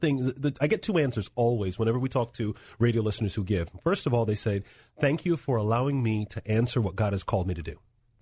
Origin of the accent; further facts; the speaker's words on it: Florida, United States; This is me growing up in America, in South Florida.